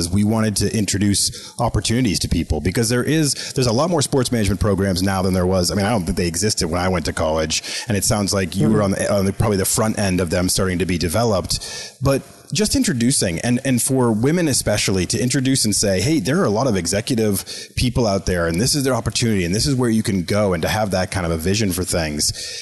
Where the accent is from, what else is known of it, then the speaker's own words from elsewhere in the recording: Boston, Massachusetts, United States; and I grew up in Boston. I'm a Celtics fan